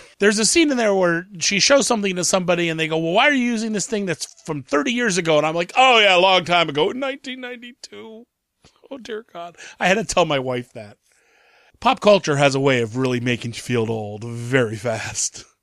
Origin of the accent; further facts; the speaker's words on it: Ohio, United States; I'm from Ohio, and I go to Kings Island, which is a big amusement park down near Cincinnati.